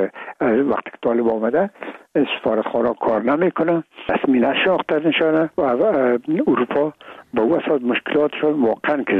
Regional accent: Afghanistan; ما افغان هستیم

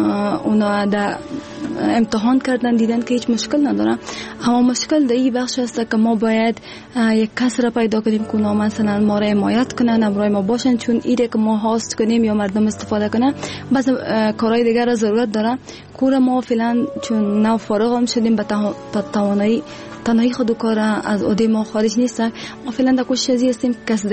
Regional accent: Afghanistan; و دوباره به افغانستان آمدم

